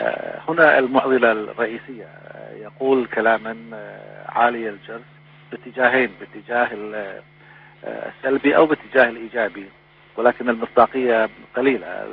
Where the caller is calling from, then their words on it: Beirut, Beirut Governorate, Lebanon; وأنا بكلمك من بيروت